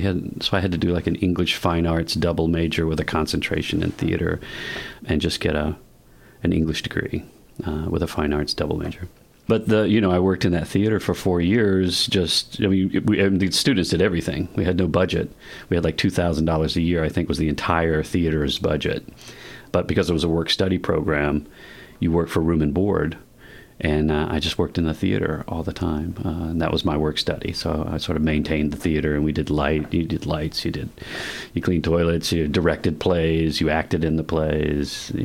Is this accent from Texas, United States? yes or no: no; Georgia, United States; I grew up outside of Atlanta. All my family is from Georgia.